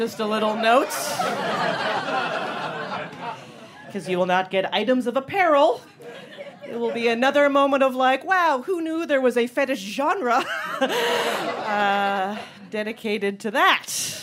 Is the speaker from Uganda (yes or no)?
no; Canada; now in United States; And I stand before you, too, as a Canadian who does not have citizenship yet. I am just on a green card.